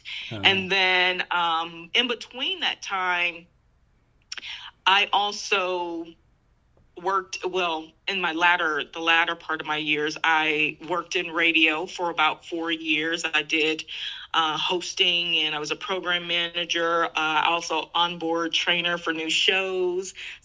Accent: Illinois, United States; moved away as an adult; also born or lived in Missouri / Iowa; I grew up in the Midwest. Mm-hmm. So I lived in I was born in Missouri. I lived in Iowa, I think, for a little stint, and then grew up most of my life, my younger years into my 20s, in Illinois, downstate Illinois, and then Chicagoland area, and then moved to Texas back in 2011.

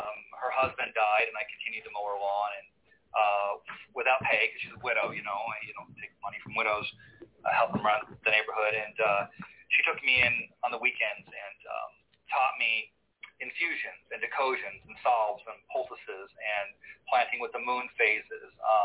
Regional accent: Phoenix, Arizona, United States; I'm from Phoenix, Arizona. I was born and raised in the North Valley. Moved out to the desert when I was 18, cowboyed for a while out there.

